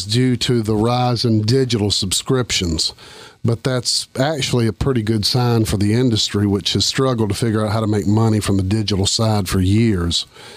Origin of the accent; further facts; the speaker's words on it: Florence, South Carolina, United States; Well, I grew up in Florence.